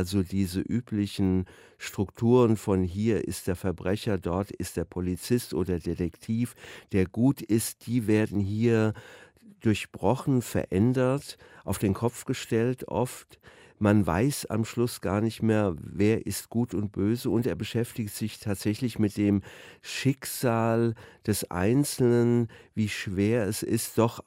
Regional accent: Wiesbaden, Hesse, Germany; Ich bin in Wiesbaden aufgewachsen

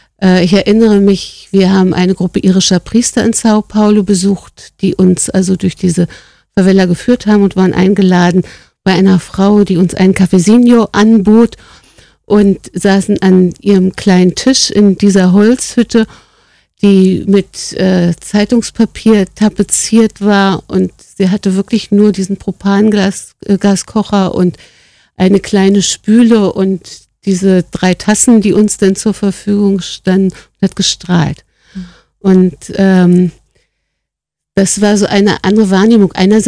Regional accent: Berlin, Germany; Ich bin in West-Berlin groß geworden

